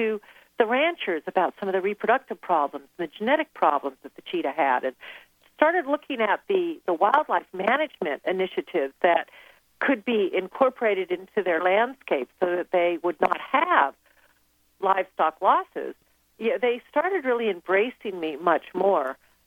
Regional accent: United States; being a woman and also being an American, which I think is quite interesting.

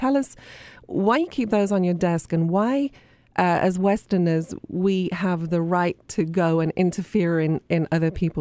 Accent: United Kingdom; I mean, I grew up in Britain where we have free family planning.

